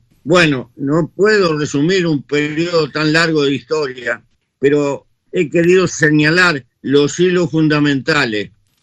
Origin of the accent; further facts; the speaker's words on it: Uruguay; Y en mi país impuso un cambio político fenomenal. Había una fuerza política, el Partido Colorado, que había gobernado 90 años consecutivos y perdió todo el gobierno y las intendencias locales.